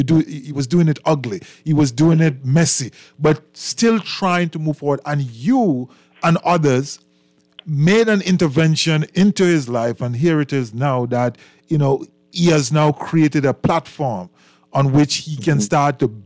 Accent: Jamaica; I'm originally from Jamaica, so we want to definitely make those connections.

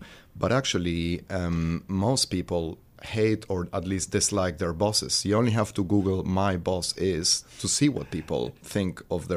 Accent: Buenos Aires, Argentina; I grew up in Argentina, in Buenos Aires, in the center of the city.

